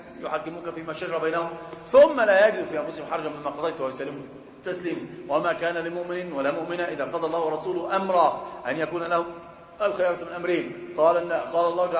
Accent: Egypt

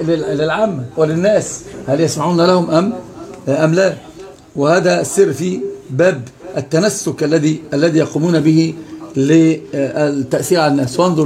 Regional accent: Egypt; عندنا في مصر كل الأنواع والأطياف

